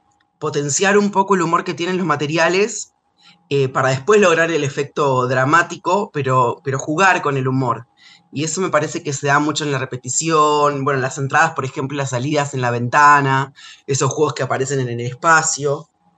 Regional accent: Argentina

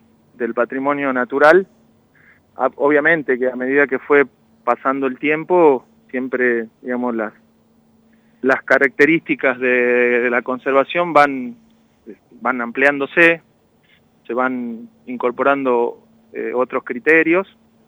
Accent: Salta, Argentina; un norteño, soy salteño de nacimiento, criado ahí

